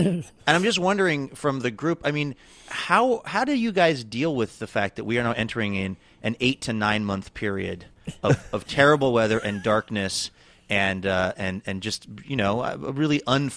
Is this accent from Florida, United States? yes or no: no; Seattle, Washington, United States; now in Los Angeles, United States; You know, I grew up in Seattle, and I had the normal hardy Seattleites tolerance for the weather. And then when I moved away to Los Angeles